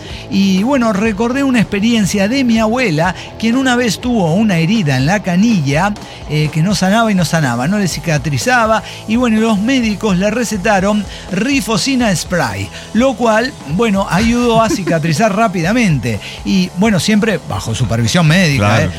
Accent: Guanajuato, Mexico; A mí me vale verga, soy de Guanajuato.

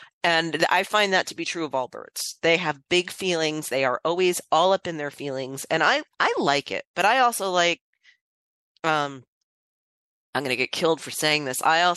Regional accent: Florida, United States; because I grew up in North Pinellas

